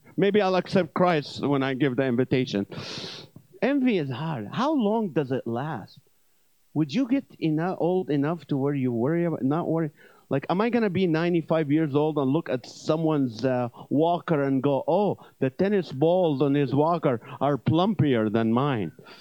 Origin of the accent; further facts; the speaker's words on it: Kuwait; I grew up in Kuwait.